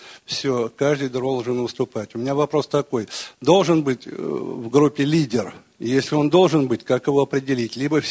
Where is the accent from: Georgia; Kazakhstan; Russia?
Russia; Moscow; я из Москвы. Я уже человек в возрасте, будем говорить, но новичок в вашем деле.